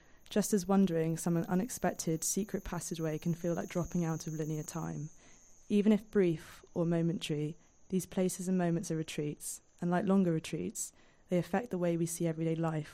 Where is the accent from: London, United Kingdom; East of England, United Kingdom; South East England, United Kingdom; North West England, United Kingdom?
London, United Kingdom; I found being a Londoner and spending all of my time on transport